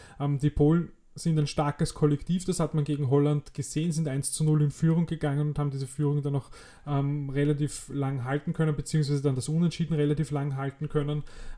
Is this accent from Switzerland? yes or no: no; Vienna, Austria; aber es ist keine Gmade Wiesen, wie man bei uns in Wien sagt